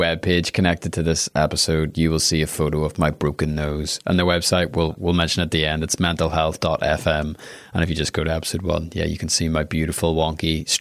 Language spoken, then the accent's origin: English; Belfast, Northern Ireland, United Kingdom; yeah, I'm from Belfast.